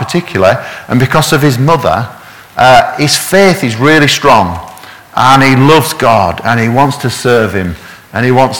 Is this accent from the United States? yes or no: no; Yorkshire and the Humber, United Kingdom; accent: Yorkshire; people can't even understand my Yorkshire accent